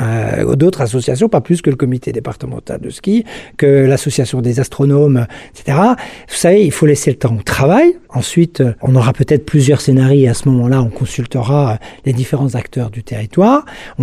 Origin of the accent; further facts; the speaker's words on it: Schirmeck, Grand Est, France; Moi, je suis un homme de la forêt, je viens de la vallée de la Bruche de Schirmeck. J'ai toujours été dans la forêt, gamin, etc. J'ai vécu beaucoup dans la forêt.